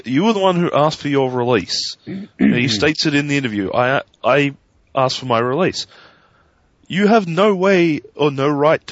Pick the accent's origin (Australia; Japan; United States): Australia; Because I'm an Australian. I'm not American.